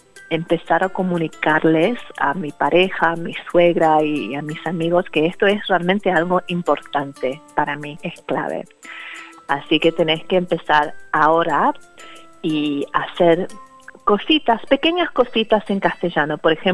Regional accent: England, United Kingdom; Aunque crecí en Inglaterra, también crecí con una comunidad en que la gente hablaba inglés y castellano.

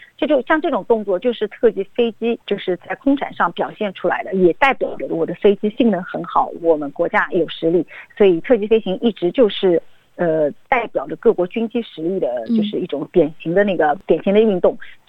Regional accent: China; now in Sydney, Australia; 我自己在学飞过程中作为一个中国人会觉得遇到很多的困难，

